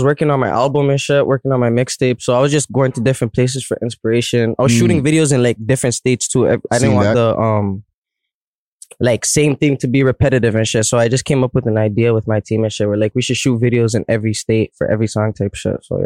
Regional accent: Toronto, Ontario, Canada; I'm Canadian, bro. Yeah. I don't even hear my accent.

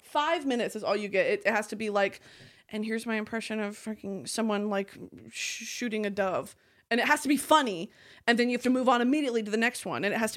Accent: England, United Kingdom; Girl, I'm white, but not that type of white. I'm English white, not Polish white.

